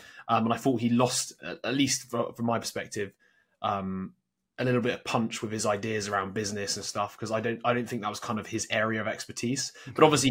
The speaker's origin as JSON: {"language": "English", "country": "United Kingdom"}